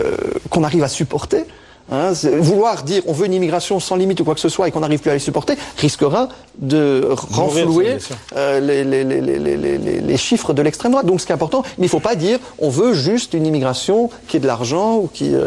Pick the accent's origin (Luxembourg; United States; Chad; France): Luxembourg; vous devez comprendre qu'en tant que luxembourgeois, on est fiers si on pouvait avoir un candidat luxembourgeois à la présidence.